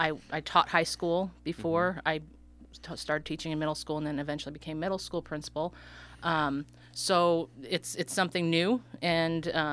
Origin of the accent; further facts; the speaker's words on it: Benld, Illinois, United States; I'm born and raised in Benelled, yes. Okay. A couple blocks from the old Benelled School